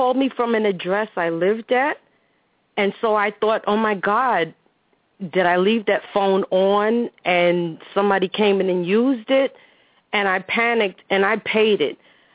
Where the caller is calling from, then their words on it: New York, United States; from New York.